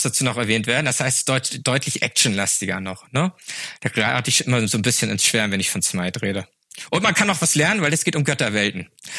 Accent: Flensburg, Schleswig-Holstein, Germany; Ich komme aus Flensburg. Flensburg ist traditionell eine Handballhochburg mit dem besten Handballverein der Welt.

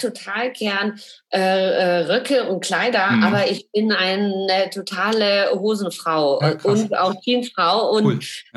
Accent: Bavaria, Germany; ich komme ja aus Franken

